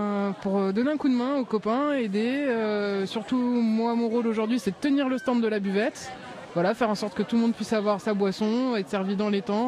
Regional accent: Paris, Île-de-France, France; Alors, je viens de Paris

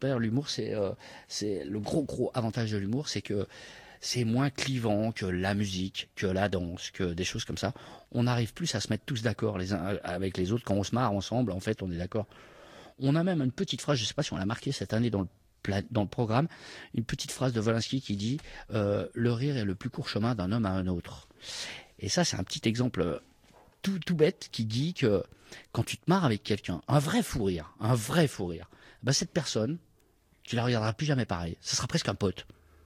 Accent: Lyon, Auvergne-Rhône-Alpes, France; Je suis lyonnais, mais j'habite en Chartreuse, à Corbeil depuis 1999.

